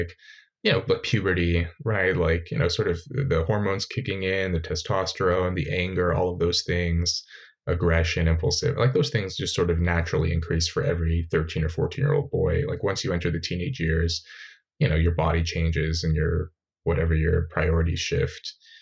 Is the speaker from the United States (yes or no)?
yes; Red Bluff, California, United States; like where I grew up in Red Bluff, that was like, my childhood was probably like a bit more extreme and whatever, unusual.